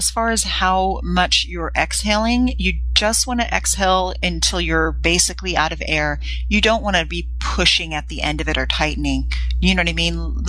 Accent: California, United States; accent: Valley Girl; if I went to my roots and I went to my Valley Girl accent

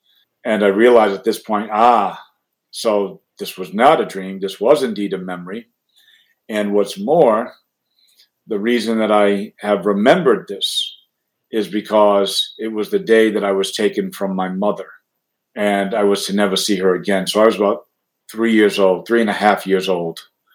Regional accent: New Bedford, Massachusetts, United States; now in Chicago, United States; So I currently call home the Chicagoland area, although I am originally from Massachusetts, New Bedford, Massachusetts specifically, which is a community that's about an hour and a half south of Boston

